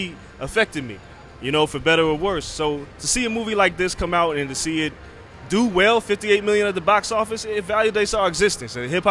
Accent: West Coast, United States; growing up on the West Coast, it's just, you just see that movie.

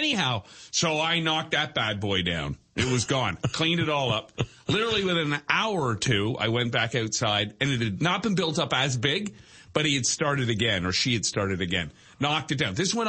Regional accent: Toronto, Ontario, Canada; we're from Toronto.

